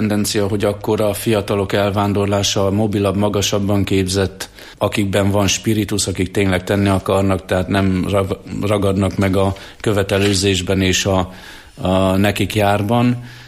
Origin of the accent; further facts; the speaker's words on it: Jász-Nagykun-Szolnok, Hungary; meg én leginkább, mivel itt éltem, itt nőttem fel a nagykunságot